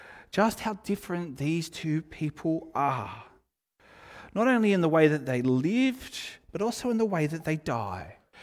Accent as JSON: {"language": "English", "country": "Australia", "said": "you know, we're Australian, so, like, we do that occasionally"}